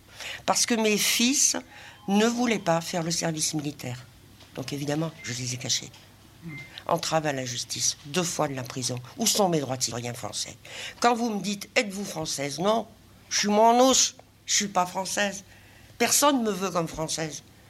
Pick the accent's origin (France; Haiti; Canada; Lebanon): France; je suis manouche. Bah, je suis française. C'est pas possible, on me veut pas en France. Eh bien, c'est pas grave. Mais qu'on accepte quand même que depuis 1500, le 15e siècle, on est en France.